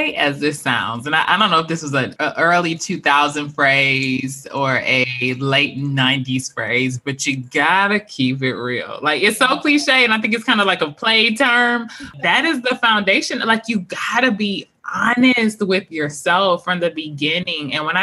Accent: Detroit, Michigan, United States; So I am a proud Detroiter, 313, born and raised in Detroit City proper.

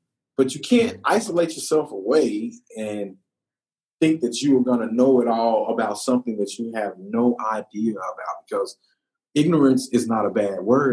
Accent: Texas, United States; Like me, I'm a guy, I'm from Texas, native. I'm from here. We don't have mountains. We don't have snow.

